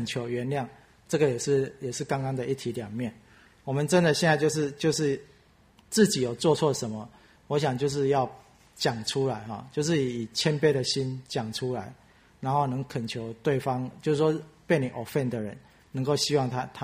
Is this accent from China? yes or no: no; Taiwan; 好像跟我们台湾人很像，跟中国人很像哈